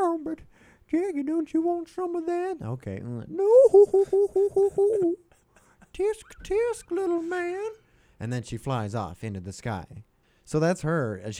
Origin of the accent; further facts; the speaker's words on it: Pocatello, Idaho, United States; That's my hometown.